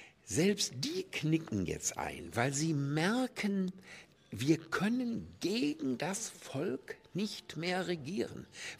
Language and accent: German; West Germany, Germany; und ich bin ja ein Wessi durch und durch